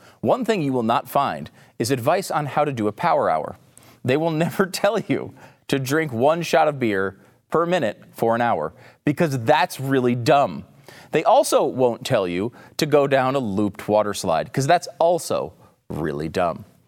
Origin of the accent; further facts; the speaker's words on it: Northeast, United States; I was a kid. I grew up in the Northeast. I went to Action Park.